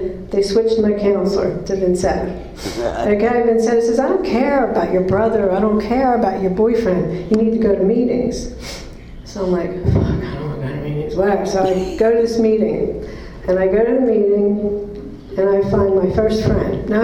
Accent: New Jersey, United States; So I'm from New Jersey, all right

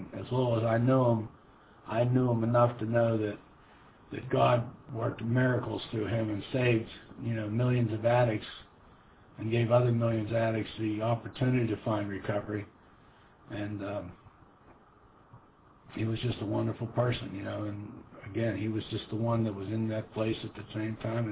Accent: Pittsburgh, Pennsylvania, United States; I'm from Pittsburgh, PA

